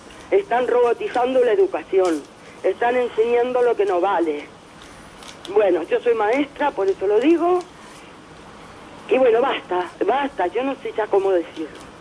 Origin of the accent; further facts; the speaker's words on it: Argentina; now in Spain; Yo vengo de Argentina, me vengo a España, pasa lo mismo.